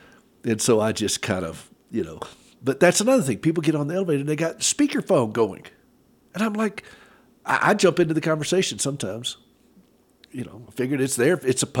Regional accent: the South, United States; I was raised in the South. I'll help the ladies, but I'm not going to help you.

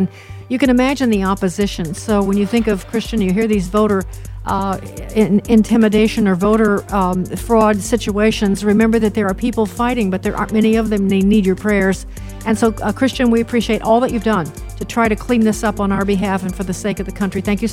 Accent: Illinois, United States; I remember my home state of Illinois with Senator Barack Obama pushing it.

